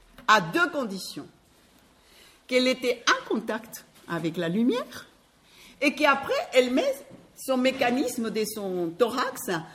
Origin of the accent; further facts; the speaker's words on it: Colombia; French is a second language; now in France; Je suis colombienne, mon accent s'entend, mariée avec un Français depuis 40 ans